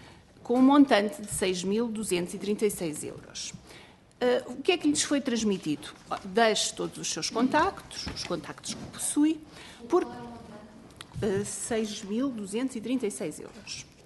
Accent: Oliveira do Hospital, Coimbra, Portugal; porque nós somos do Oliveira do Hospital

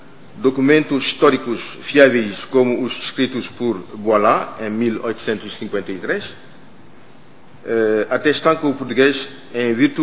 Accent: Senegal; Portuguese is a second language; Sou senegalês de raiz, nasci no Senegal, criei lá, aprendi português lá e sou senegalês.

